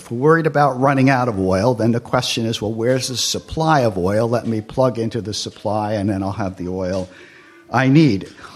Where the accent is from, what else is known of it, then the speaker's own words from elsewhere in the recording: United States; I'm an American. I don't bow to anybody, you know.